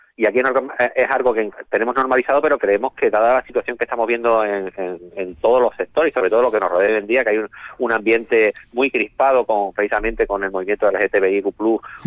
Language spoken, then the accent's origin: Spanish; Jimena, Andalusia, Spain; me gusta presumir de mi pueblo, de Jimena, de mi municipio